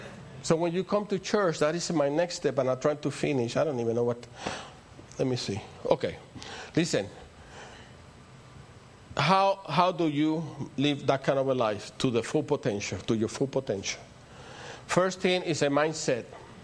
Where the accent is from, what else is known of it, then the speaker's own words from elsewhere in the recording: Puerto Rico; I come from Puerto Rico, and my mindset was very different in the natural.